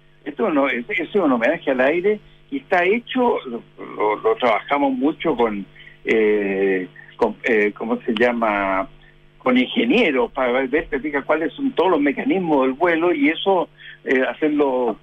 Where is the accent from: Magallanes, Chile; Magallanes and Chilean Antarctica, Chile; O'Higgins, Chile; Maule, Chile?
O'Higgins, Chile; San Vicente de Tagua Tagua; yo soy, digamos, como dicen los guasos, nacido y criado en San Vicente de Tahuatahua. Y ahí nosotros andábamos a caballo cuando chico